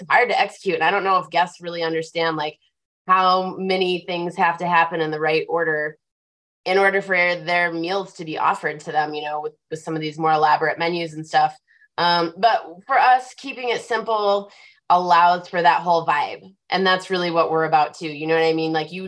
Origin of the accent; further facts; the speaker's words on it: Minnesota, United States; now in Colorado, United States; I really wanted to bring like 1,000 square feet of my hometown to Colorado, you know, kind of selfishly so that I could hang out. Yeah. Sort of in Minnesota, but with better weather.